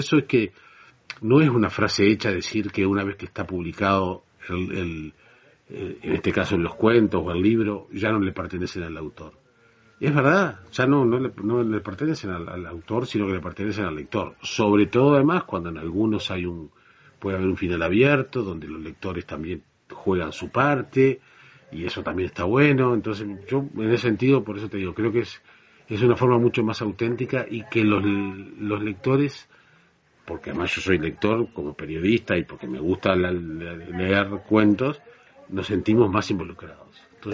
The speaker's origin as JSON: {"language": "Spanish", "town": "San José de Mayo", "region": "San José", "country": "Uruguay", "said": "en mi pueblo, que es San José de Mayo"}